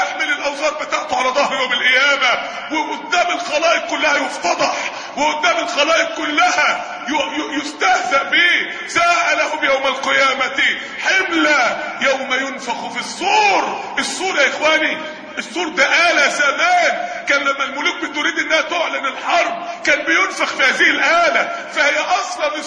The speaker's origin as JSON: {"language": "Arabic", "town": "Mansoura", "region": "Dakahlia", "country": "Egypt", "said": "نقلوه على المستشفى عندنا في المنصورة في الطوارئ"}